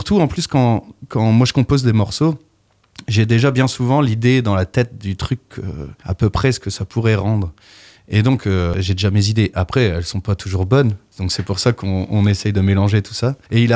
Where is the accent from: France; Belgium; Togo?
France; Hauts-de-France; now in Brittany, France; Moi, je suis ch'ti à la base et je suis arrivé en Bretagne il y a un peu plus de 18 ans.